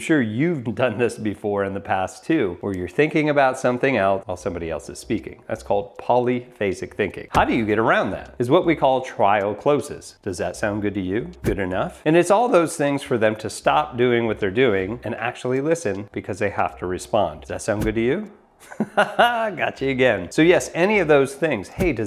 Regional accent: Northeast, United States; You know, I'm from the Northeast, so we all like talk with our hands.

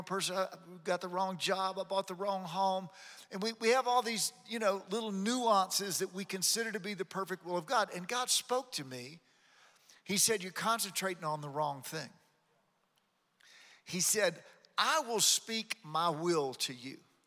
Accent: Baton Rouge, Louisiana, United States; I'm from Baton Rouge

